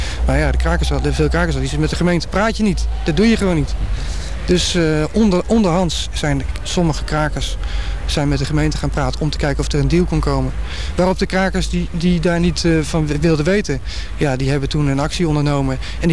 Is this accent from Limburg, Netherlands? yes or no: no; Amsterdam, North Holland, Netherlands; En ik kwam zelf uit de Staatsliedenbuurt.